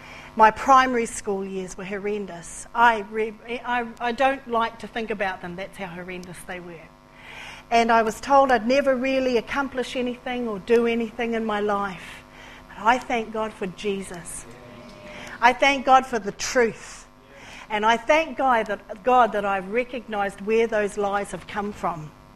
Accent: Matata, Bay of Plenty, New Zealand; But I'm originally from the Bay of Plenty as well. In fact, I was born and bred in Matata, just up the way a little bit here, and spent a good percentage of my working life in Whakatane. And I am part Māori

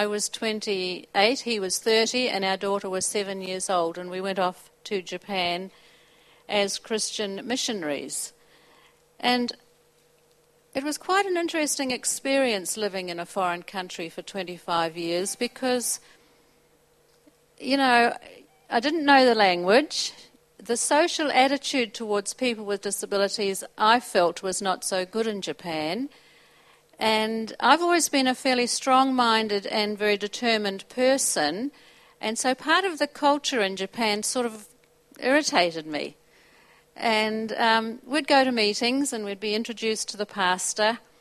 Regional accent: Sydney, New South Wales, Australia; born there; because I was born in Sydney

